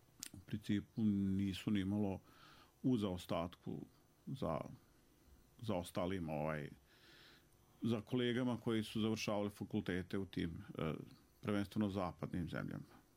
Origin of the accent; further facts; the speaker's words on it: Glamoč, Federation of Bosnia and Herzegovina, Bosnia & Herzegovina; born there; jer ja sam rođen u Glamoču i imam roditeljsku kuću tamo